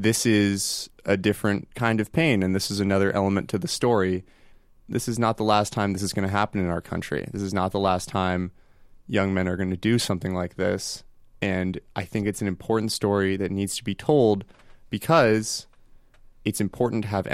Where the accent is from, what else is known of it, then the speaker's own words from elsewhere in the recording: Boston, Massachusetts, United States; We're from Boston.